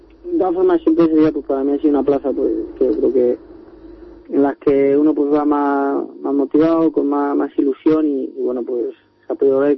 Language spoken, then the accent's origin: Spanish; Torre de la Alameda, Community of Madrid, Spain; No, soy de Torre de la Alameda.